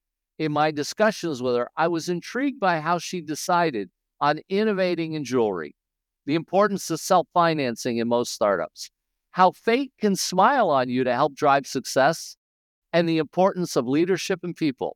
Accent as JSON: {"language": "English", "town": "Bozeman", "region": "Montana", "country": "United States", "tie": "born or raised there", "said": "we're going to hear a little bit more about my hometown, Bozeman, Montana, a scrappy startup town."}